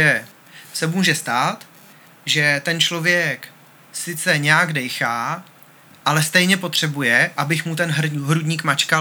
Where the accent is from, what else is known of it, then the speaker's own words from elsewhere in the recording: Prague, Czechia; Dobře, ale já jsem rozenej Pražák. Rozenej Pražák.